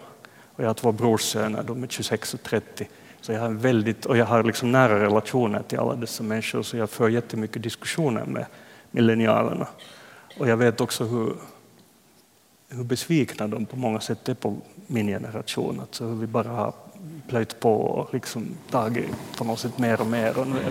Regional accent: Helsinki, Uusimaa, Finland; i förstaden där jag växte upp i Helsingfors

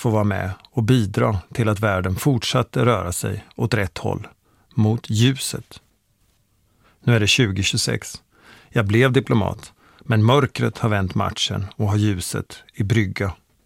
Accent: Borensberg, Östergötland, Sweden; born or raised there

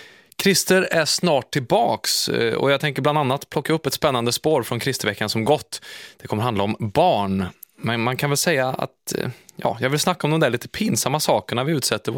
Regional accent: Värmland, Sweden; där jag kommer ifrån i Värmland i början av 90-talet

